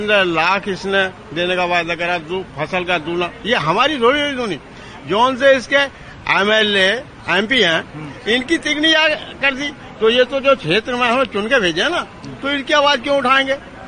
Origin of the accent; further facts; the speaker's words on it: Bijnor, Uttar Pradesh, India; नहीं, मैं बिजनौर से हूँ।